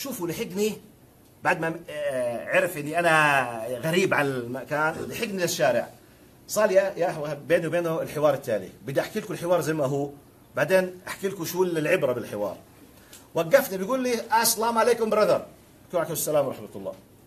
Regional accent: Jordan; ومعروف إني أنا من الأردن وبدرس كنت ماجستير تفسير وبكمل أديان

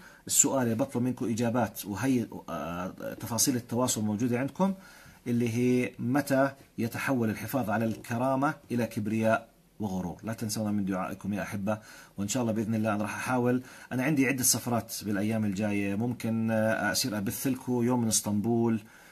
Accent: Aqaba, Aqaba Governorate, Jordan; حيا الله أهل العقبة، أنا من العقبة يا عيوني

